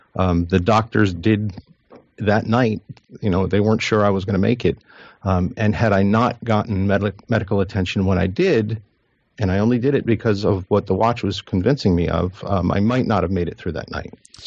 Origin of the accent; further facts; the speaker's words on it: New Jersey, United States; I was in the office and preparing to go visit my daughter who lives in Georgia. I'm from New Jersey. So it was going to be an 800-mile drive